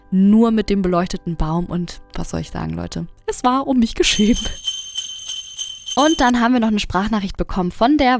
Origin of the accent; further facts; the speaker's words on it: Northern Germany, Germany; Und ich komme ja aus dem Norden